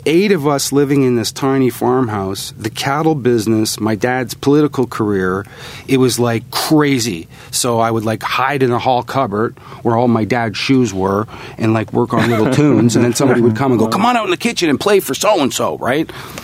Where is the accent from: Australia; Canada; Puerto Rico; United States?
Canada; Canadiana, to me, is defined by my experiences as a Canadian.